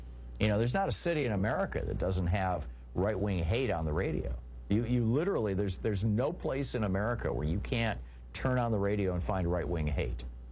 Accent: Midwest, United States; I'm no fan of hunting, but, you know, I grew up in the Midwest. It's a normal thing to do, especially for boys and men.

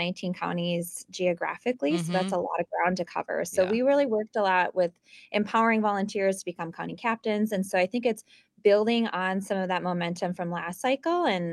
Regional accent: Eau Claire, Wisconsin, United States; I'm a dairy farmer's daughter. I grew up over here in the Eau Claire area on a registered Holstein farm.

